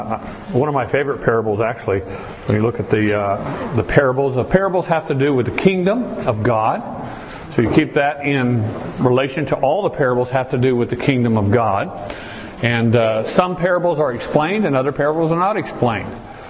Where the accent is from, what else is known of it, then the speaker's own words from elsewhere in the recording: Chandler, Arizona, United States; You know, when I grew up in Arizona, we never saw gravel yards like you see today. We never saw crushed granite yard. Everything was green. But we grew up in Chandler